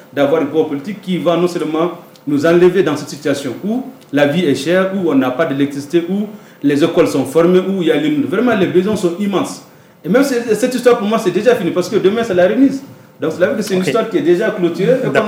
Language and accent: French; Timbuktu, Tombouctou, Mali; ça a été notamment la reprise de certaines villes, notamment chez moi à Tombouctou, où il y a l'autorité de l'État qui n'était pas auparavant.